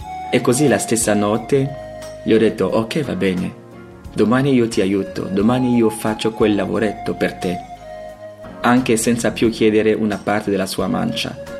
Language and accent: Italian; Douala, Littoral, Cameroon; vengo dal Camerun, della città Douala. Io sono di una famiglia dove siamo 10 fratelli, siamo tutti maschi.